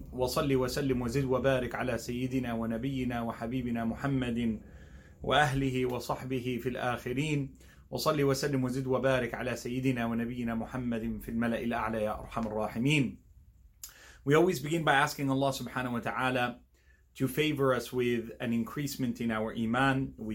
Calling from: Perth, Western Australia, Australia; I come to you live from Perth, Western Australia, here.

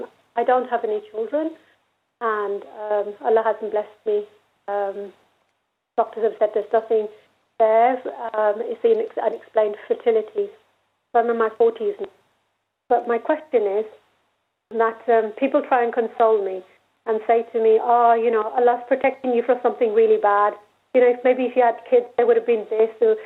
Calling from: Birmingham, West Midlands, United Kingdom; and I'm phoning from Birmingham.

